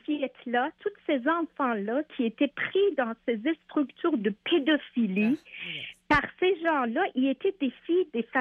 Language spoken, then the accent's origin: French; Canada; parce que nous, on est des Canadiens, on n'est pas des Britanniques.